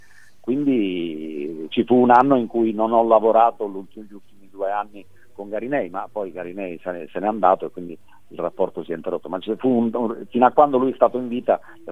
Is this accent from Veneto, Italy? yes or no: no; Sicily, Italy; now in Rome, Italy; perché da siciliano sono stato accolto in questa città